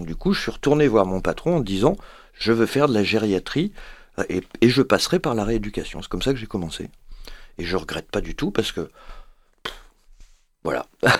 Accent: Paris, Île-de-France, France; moi je suis parisien au départ

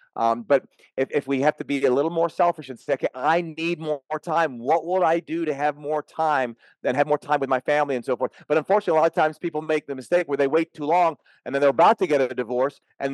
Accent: Jamaica; And I'm actually from Jamaica. You wouldn't know it. But so I love the Caribbean.

